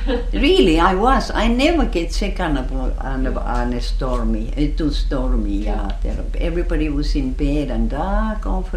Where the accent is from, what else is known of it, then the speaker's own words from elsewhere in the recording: Finland; now in United States; That was 1902, you know, when I come from Finland.